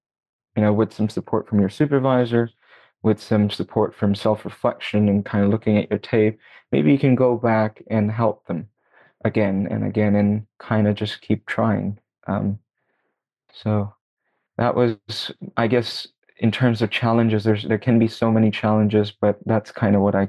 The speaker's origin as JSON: {"language": "English", "country": "India", "said": "So I come originally from India, and it's still developing there."}